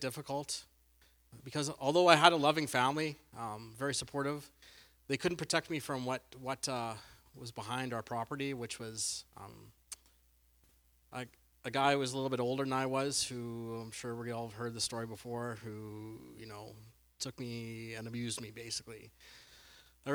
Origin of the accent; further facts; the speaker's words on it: Indian Head, Saskatchewan, Canada; I was born and raised in Indian Head, Saskatchewan, so way down south. I have a very loving family, very supportive family, two younger brothers, two parents. Our religious background is I'm a United Church boy